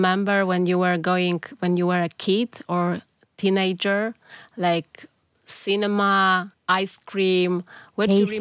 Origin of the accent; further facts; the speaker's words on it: Białystok, Podlaskie Voivodeship, Poland; jestem białostoczanką od wielu pokoleń z rodzin miejskich. Moi dziadkowie, pradziadkowie mieszkali w mieście i mieszkali w centrum